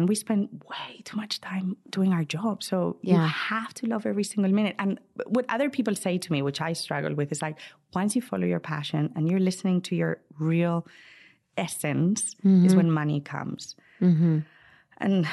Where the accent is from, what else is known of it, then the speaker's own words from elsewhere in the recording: Madrid, Community of Madrid, Spain; now in United States; So I'm talking about Spanishness because that's where I come from. I was born in Madrid